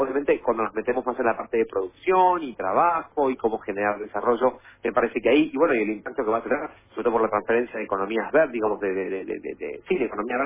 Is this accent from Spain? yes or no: no; Argentina; va a sonar mal porque soy argentino